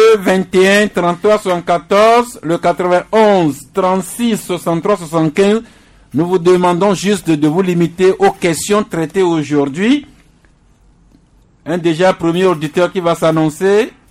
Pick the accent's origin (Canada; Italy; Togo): Togo; Nous sommes togolais et fiers de l'être